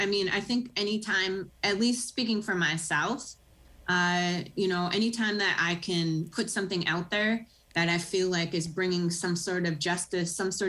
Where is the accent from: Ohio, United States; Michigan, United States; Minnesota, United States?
Minnesota, United States; Well, I grew up here in Minnesota